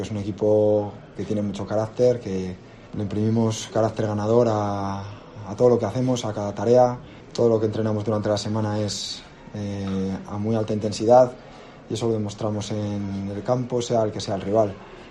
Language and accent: Spanish; Valladolid, Castile and León, Spain; yo particularmente, mira, yo soy de Valladolid